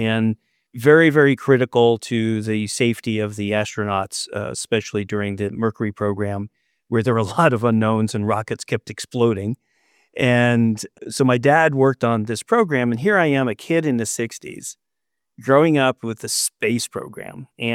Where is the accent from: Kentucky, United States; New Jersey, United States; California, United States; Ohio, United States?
New Jersey, United States; also born or lived in Queens; So I was born in New York. Actually in Queens, Jamaica Hospital. And we lived, when I was about a year old, we moved to New Jersey.